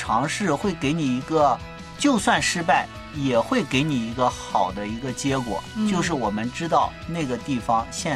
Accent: northern China, China; 因为我是北方人嘛，所以在北方我是第一个去开拓市场的

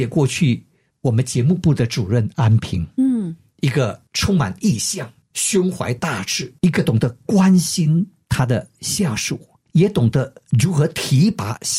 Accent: Malaysia; now in United States; 因为我在美国呀，对吧？我当时在想啊，我在美国，而且我是来自马来西亚， 我不是从中国过来的

